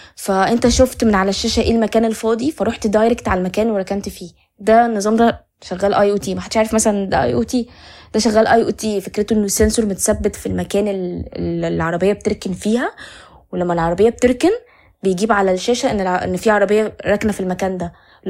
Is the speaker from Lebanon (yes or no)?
no; Egypt; احنا عندنا في مصر شباب مؤهلين بشكل كبير جدا للمجال